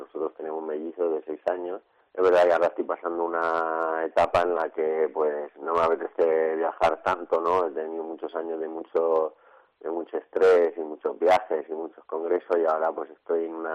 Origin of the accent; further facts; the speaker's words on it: Castilla-La Mancha, Spain; now in Murcia, Spain; como yo soy manchego, me llevo aquí 20 años ya en Murcia